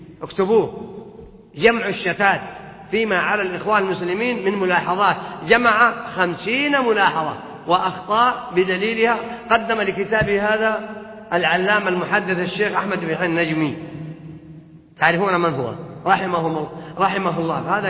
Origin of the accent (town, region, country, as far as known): Saudi Arabia